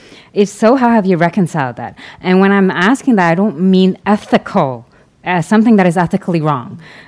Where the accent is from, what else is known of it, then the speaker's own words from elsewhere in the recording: Toronto, Ontario, Canada; Toronto, Canada.